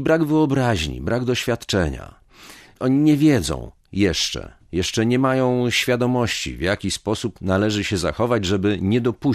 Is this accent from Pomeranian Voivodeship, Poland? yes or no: yes; Gdańsk, Pomeranian Voivodeship, Poland; Ja się wychowałem w środowisku trudnym, bo na Dolnym Mieście